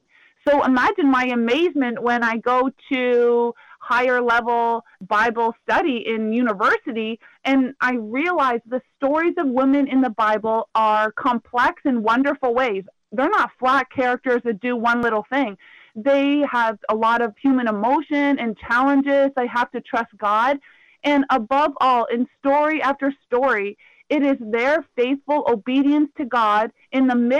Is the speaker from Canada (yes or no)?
yes; Canada; I come from Canada, and I think it was a different context than some of the women in my classes.